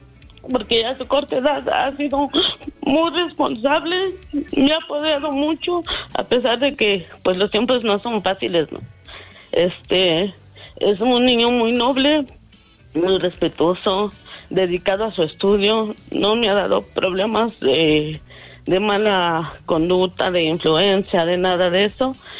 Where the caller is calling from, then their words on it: Azcapotzalco, Mexico City, Mexico; De aquí, de la delegación Azcapotzalco, de la alcaldía Azcapotzalco, de aquí, de la Ciudad de México.